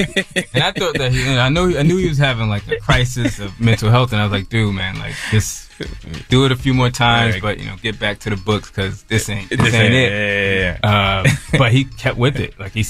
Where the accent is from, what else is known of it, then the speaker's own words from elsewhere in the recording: Newark, New Jersey, United States; And I'm from Newark. I've seen that's violence.